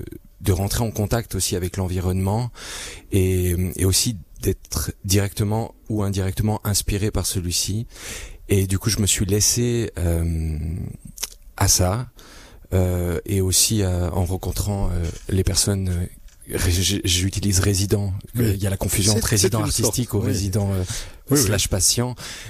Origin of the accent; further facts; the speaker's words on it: Valais, Switzerland; je suis valaisan et le fait d'arriver ici, il y avait beaucoup de tumulte